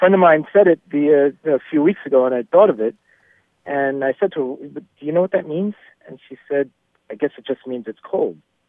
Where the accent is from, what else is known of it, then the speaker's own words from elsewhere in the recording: New York City, New York, United States; moved away; Well, I grew up in New York City.